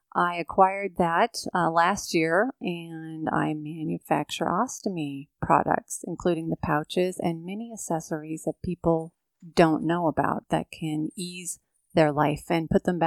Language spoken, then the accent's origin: English; Florida, United States; I grew up in Florida. I am a native Floridian, still living in Florida.